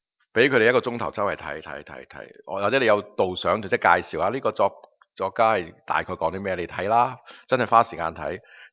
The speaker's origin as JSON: {"language": "Cantonese", "country": "Hong Kong", "said": "因为我哋香港人系好快手、好醒目嘅。"}